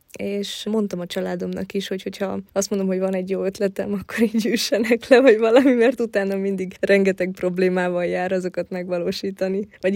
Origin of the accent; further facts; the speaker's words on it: Mureș County, Romania; also born or lived in Odorheiu Secuiesc; Székelyudvarhelyen születtem, és 3 éves voltam, amikor Marosvásárhely közelébe költöztünk a családommal.